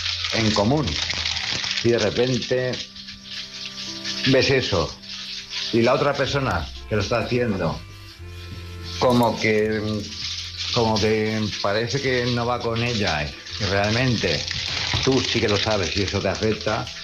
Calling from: Palma, Balearic Islands, Spain; de Palma Mallorca

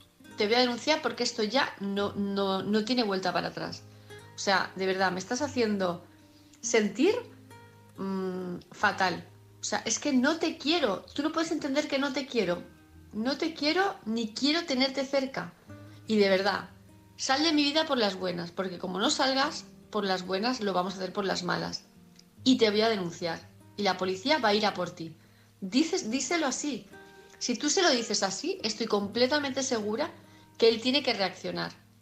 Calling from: Palma, Balearic Islands, Spain; de Palma de Mallorca

